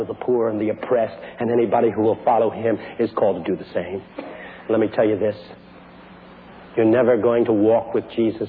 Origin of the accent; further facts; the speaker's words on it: Philadelphia, Pennsylvania, United States; I belong to a black church in West Philadelphia. I grew up in West Philadelphia. The community's all black now.